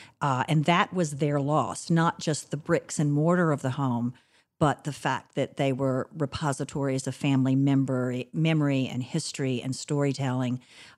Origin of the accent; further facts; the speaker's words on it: DeRidder, Louisiana, United States; No, what happened was I grew up in DeRidder, Louisiana, and my grandmother's house was a big old red brick house on Pine Street